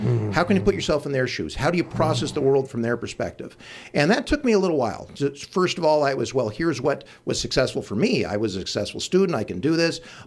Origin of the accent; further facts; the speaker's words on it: Salt Lake City, Utah, United States; So I grew up, I'm from Utah originally.